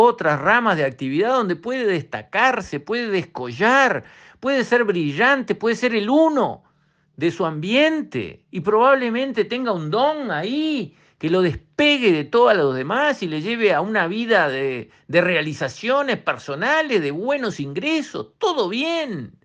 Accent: Uruguay; Pero esa plata la pone alguien, que somos nosotros, los uruguayos de a pie.

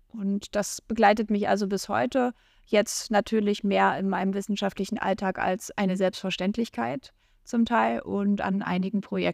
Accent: Saxony-Anhalt, Germany; now in Vienna, Austria; Ich komme aus Brückenhack-Tschüffel in Deutschland, das ist in Sachsen-Anhalt.

